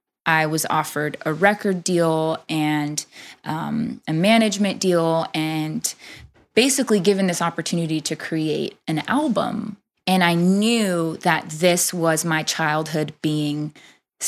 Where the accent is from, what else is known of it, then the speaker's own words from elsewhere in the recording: Los Angeles, California, United States; accent: West Coast; I am a Los Angeles Latina